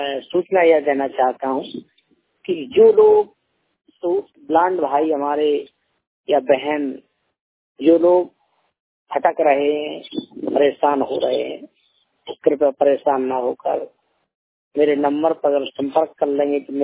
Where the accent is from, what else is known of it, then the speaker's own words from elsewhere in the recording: Uttar Pradesh, India; मैं जिला जालौन उत्तर प्रदेश यूपी के रहने वाला हूँ